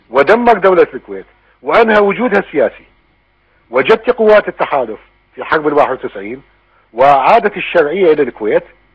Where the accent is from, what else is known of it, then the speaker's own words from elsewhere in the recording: Iraq; من اجل مستقبل بلدنا العراق.